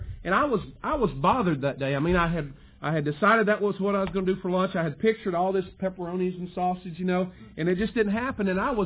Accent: Tuscumbia, Alabama, United States; also born or lived in North Dakota; And quickly, I was born in North Dakota, but raised in Alabama, Tuscumbia, Alabama, which is the home of Ivy Green, the birthplace of Helen Keller.

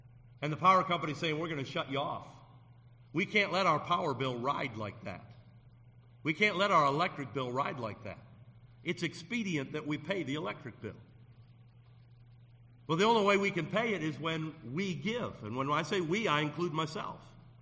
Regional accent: United States; Oh, thank God I'm an American.

